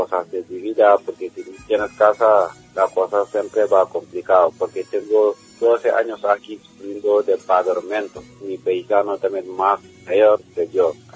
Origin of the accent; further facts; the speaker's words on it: Senegal; Spanish is a second language; Y somos de gente de Senegal